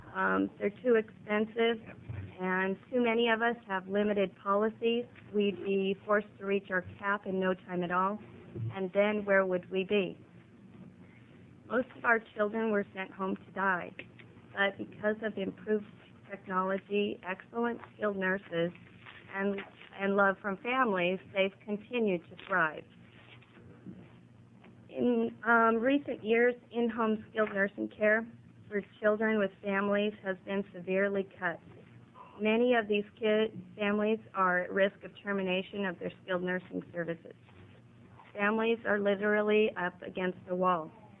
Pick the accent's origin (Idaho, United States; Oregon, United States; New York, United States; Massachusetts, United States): Oregon, United States; Aloha; I'm from Aloha, and I'm fighting a cold